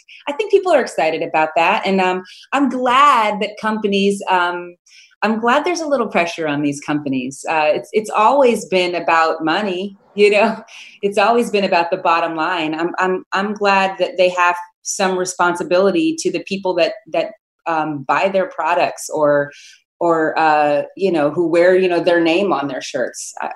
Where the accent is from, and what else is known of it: Harlem, New York, United States